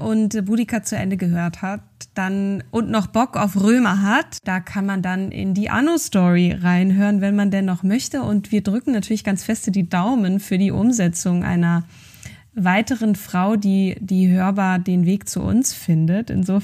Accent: Northern Germany, Germany; Ich komme ja eigentlich eher aus dem Norden, aber ich liebe es halt sehr.

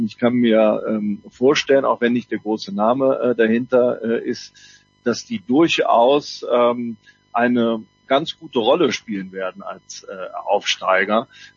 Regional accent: Cologne, North Rhine-Westphalia, Germany; als Kölner

